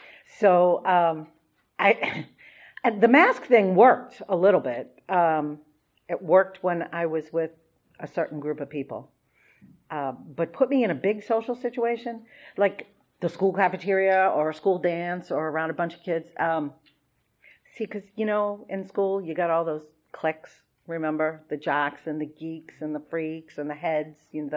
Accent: Massachusetts, United States; now in Maryland, United States; If you haven't noticed, I'm really not from Maryland. Yeah, it's kind of a speech impediment. You're born with it, you're stuck with it. I grew up in a suburb of Boston.

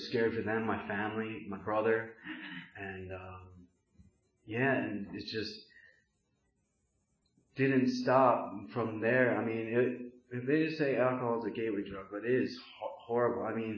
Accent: Langhorne, Pennsylvania, United States; also born or lived in South Korea; So, being a baby, I lived at my house in Langhorne. So, I was from South Korea. I was 18 months living in Langhorne.

